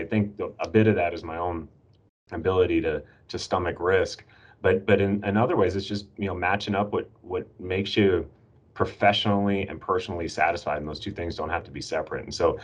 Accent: Washington, District of Columbia, United States; born there; I grew up, I was born in Washington, D.C., actually. My mom was in the Army. So I was born at the medical center here, which has now been torn down, but I live very close to it.

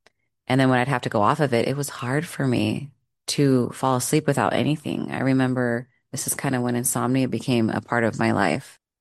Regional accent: Huntington Beach, California, United States; I grew up in Southern California, Huntington Beach, where earthquakes were real and they were terrifying

